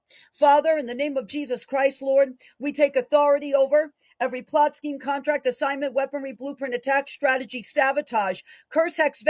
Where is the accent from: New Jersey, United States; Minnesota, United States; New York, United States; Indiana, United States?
New York, United States; And basically in my home state of New York right now, we have a guest being housed in a corrections facility in New York City.